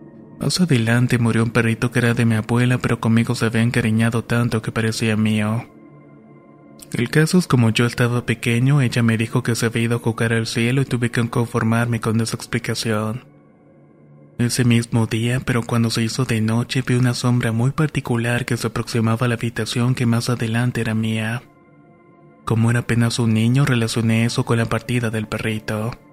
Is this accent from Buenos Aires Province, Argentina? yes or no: no; Córdoba, Argentina; soy oriundo de Córdoba, Argentina.